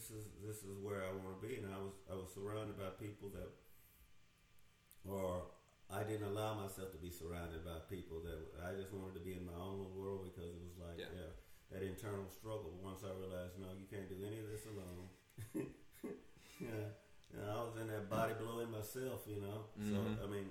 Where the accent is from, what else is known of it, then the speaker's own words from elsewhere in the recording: the South, United States; growing up in the South